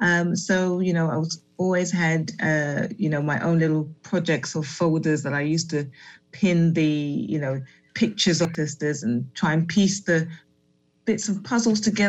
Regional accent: London, United Kingdom; born and raised in London.

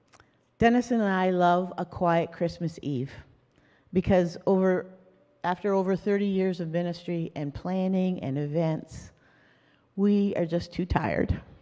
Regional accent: Scarborough, Ontario, Canada; growing up in Scarborough as a first-generation Canadian

